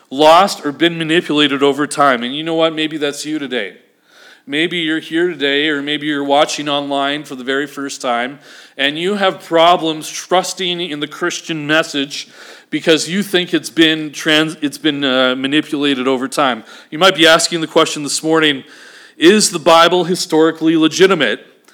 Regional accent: Canada; But here's what we do as a Canadian culture. Here's what you and I would do and say.

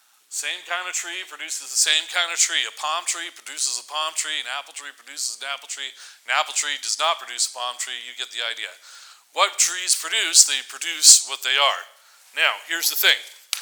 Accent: Vancouver, British Columbia, Canada; But I grew up in Vancouver, and I grew up around trees.

